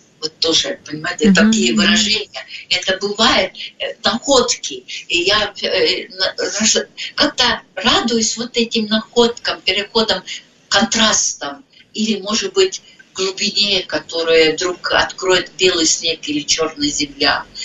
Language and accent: Russian; Estonia; Вот если это все вместе, тогда мы чувствуем, что мы эстонцы.